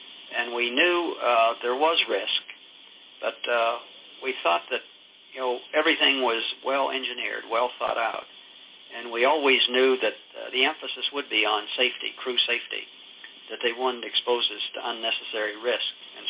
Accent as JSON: {"language": "English", "town": "Pittsburgh", "region": "Pennsylvania", "country": "United States", "tie": "born or raised there", "said": "Because when I was a little boy growing up in Pittsburgh, the moon had a fascination for me that I can't completely understand."}